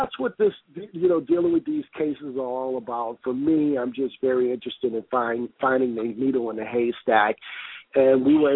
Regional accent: Baton Rouge, Louisiana, United States; to go back into my hometown of Baton Rouge

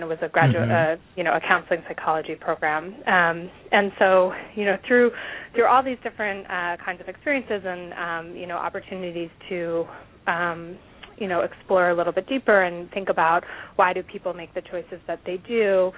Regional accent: Philadelphia, Pennsylvania, United States; I grew up around Philadelphia, and I went to high school here for most of the time.

